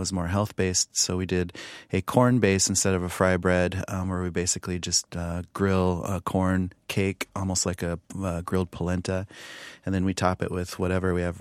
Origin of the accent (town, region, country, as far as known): Pine Ridge, South Dakota, United States; born or raised there